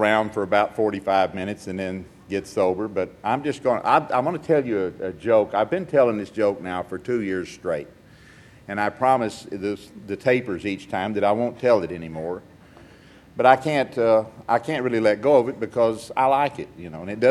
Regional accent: Houston, Texas, United States; also born or lived in Austin; I'm from Houston. I'm a member of the Cypress Wood group of Alcoholics Anonymous in Northwest Houston.

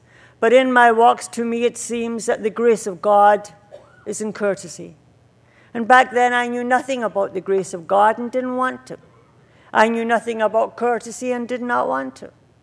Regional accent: Scotland, United Kingdom; born there; I'm an Irish Scot. I always say that being Irish born in Scotland was a great dilemma

